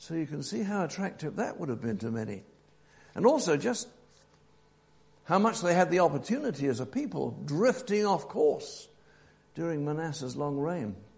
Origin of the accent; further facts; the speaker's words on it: England, United Kingdom; the Christian faith has been an integral part of being English, being British in the past. In many ways, it made us what we were.